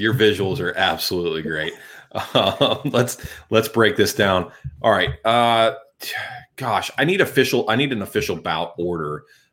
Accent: United States; It's kind of too French for me. I'm too American for that word.

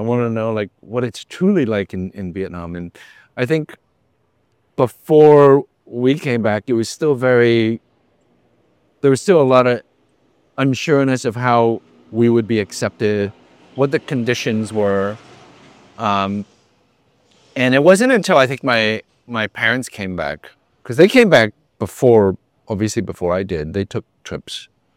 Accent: United States; there were so many stories, you know, us growing up in America, stories that we wanted to see on the screen

